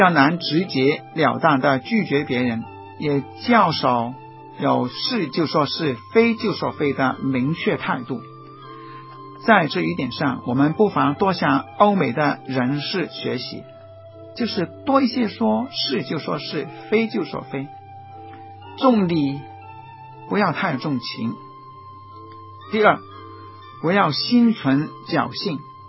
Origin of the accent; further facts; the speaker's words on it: Hong Kong; 而我们香港人在过马路的时候所表现的小聪明呢